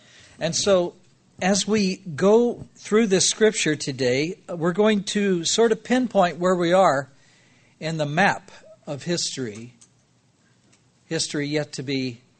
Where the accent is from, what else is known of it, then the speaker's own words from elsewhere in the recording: Dallas, Texas, United States; I was born and raised in Dallas, Texas, like I said, and I was raised in a Jewish family, but they were not a religious family.